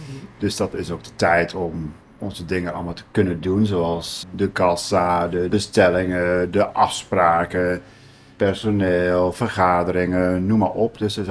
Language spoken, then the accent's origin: Dutch; North Brabant, Netherlands; Nee, ik ben gewoon een Brabander, dus dat...